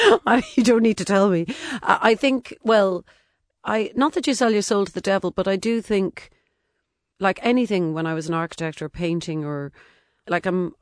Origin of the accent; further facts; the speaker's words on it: Cork, Munster, Ireland; or I'm from Cork, so I chat too much, or whatever.